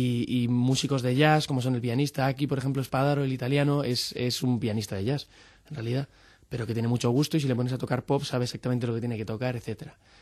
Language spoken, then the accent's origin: Spanish; Madrid, Community of Madrid, Spain; moved away as an adult; also born or lived in Pamplona; Yo soy madrileño y hasta que no me fui a Pamplona hasta que no, pues con 21 años. Entonces he pasado la mayor parte de mi vida aquí